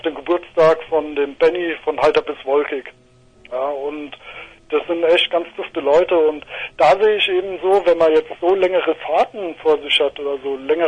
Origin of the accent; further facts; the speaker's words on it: Rossdorf, Hesse, Germany; ich komme ja zum Beispiel aus Nähe Darmstadt, das ist bei Rossdorf komme ich her. Ja, das ist hinter Darmstadt quasi und dann kommt erst Weiterstadt.